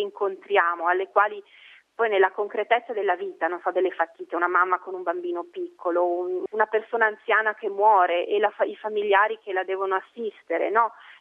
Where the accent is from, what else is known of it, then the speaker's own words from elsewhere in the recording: Aosta Valley, Italy; Sono valdostano, sono nata e sempre vissuta in Val d'Aosta, fino a quando 3 anni fa ho cominciato a fare un po' la pendolare con Roma